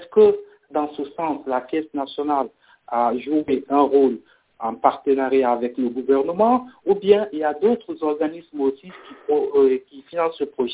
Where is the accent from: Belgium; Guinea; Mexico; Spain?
Guinea; J'ai vu des tas d'entreprises dans ma jeunesse en Guinée